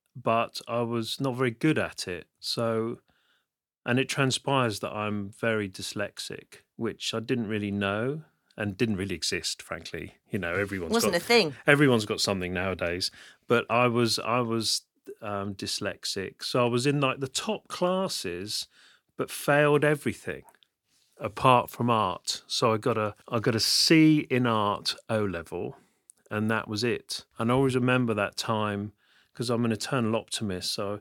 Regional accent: Portsmouth, South East England, United Kingdom; I grew up in Portsmouth. My family are all still in Portsmouth. So yeah, I'm a Pompey boy, the only island city in the UK.

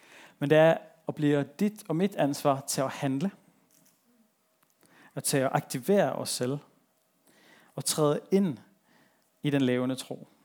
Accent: Kristiansand, Agder, Norway; Da jeg voksede op i Indre Missionen hjemme i Kristiansand

